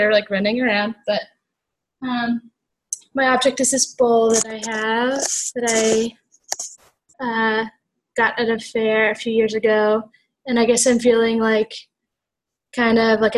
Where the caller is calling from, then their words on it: Memphis, Tennessee, United States; I don't know how to change my name on the screen, but my pronouns are she and her. I'm calling from Memphis, which is where I live.